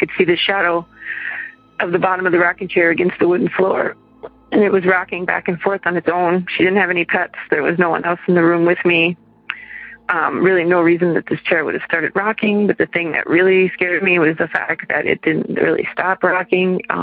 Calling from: Madison, Wisconsin, United States; I'm calling from Madison, Wisconsin.

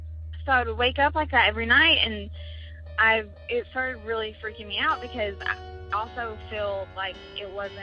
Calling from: Kentucky, United States; I'm calling from Kentucky.

